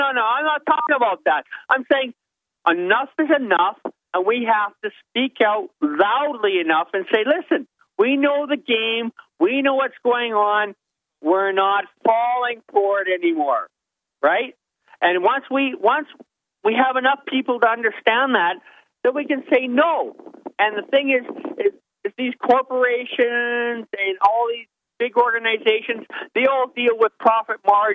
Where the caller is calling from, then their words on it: Canada; I'm calling from Canada. In Canada, we are already occupied and controlled and dominated.